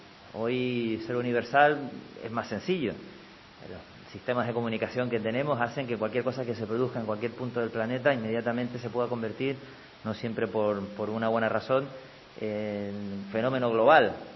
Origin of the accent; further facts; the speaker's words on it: San Cristóbal de La Laguna, Canary Islands, Spain; Y como lagunero y como tinerfeño